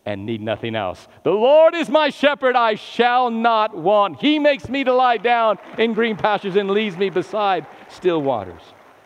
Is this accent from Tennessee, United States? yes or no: no; Albuquerque, New Mexico, United States; also born or lived in Las Cruces, United States / Gallup, United States; I was born in New Mexico, Las Cruces, New Mexico. I lived in Gallup, New Mexico for a while. I was raised in Albuquerque.